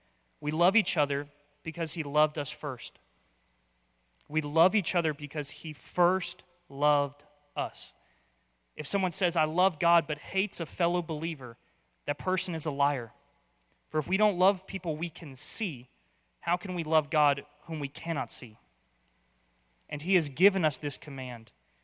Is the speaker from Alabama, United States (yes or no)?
no; Florida, United States; I don't know if it's because I grew up in Florida. I like being out in the sun.